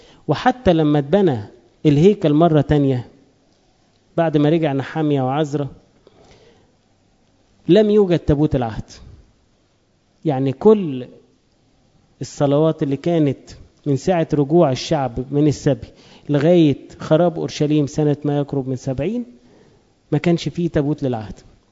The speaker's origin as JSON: {"language": "Arabic", "country": "Egypt", "said": "واحنا كمصريين عندنا عادة لو واحد ضحك شوية يقول لك ايه؟"}